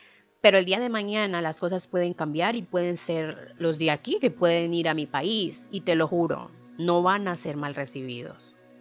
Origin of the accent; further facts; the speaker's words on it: Buenaventura, Valle del Cauca, Colombia; moved away as an adult; Yo que viví allí, yo podría decir toda mi niñez, yo viví en Buenaventura hasta mis 18 años